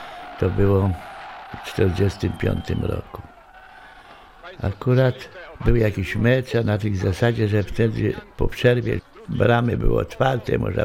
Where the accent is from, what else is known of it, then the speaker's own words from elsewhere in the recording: Lublin, Lublin Voivodeship, Poland; Tutaj się wychowałem na Rurach Jezuickich, kiedyś to była dzielnica taka trochę łobuzerska, Rury Jezuickie.